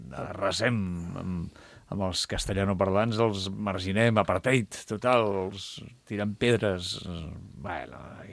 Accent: Barcelona, Catalonia, Spain; accent: Barcelona Catalan; El meu és bastant xava, bastant de Barcelona.

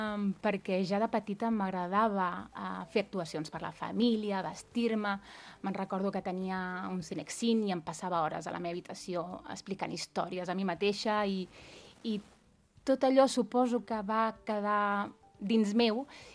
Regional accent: Barcelona, Catalonia, Spain; jo soc molt de Barcelona. De fet, segueixo treballant a Barcelona i m'agrada molt Barcelona.

